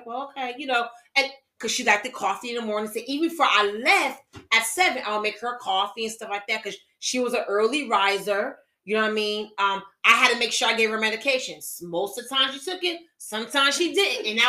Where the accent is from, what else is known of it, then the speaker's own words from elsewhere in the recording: Connecticut, United States; And I said, oh, well, I'm from Connecticut. So we had that up north type of thing, you know, going on and stuff like that.